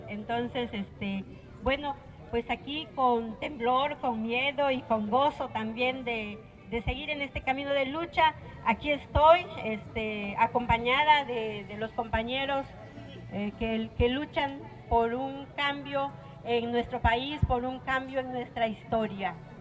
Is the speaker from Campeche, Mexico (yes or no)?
yes; Tzitbalché, Campeche, Mexico; siendo de este pueblo de Tzitbalché, orgullosamente originarios mayas, me da mucho gusto hablarle a mi pueblo